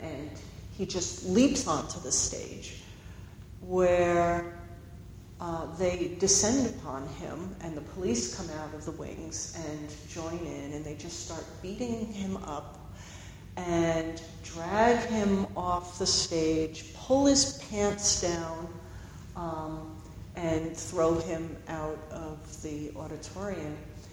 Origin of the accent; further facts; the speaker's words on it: New York City, New York, United States; also born or lived in New Jersey; You know, I was born in New Jersey, but I grew up in New York City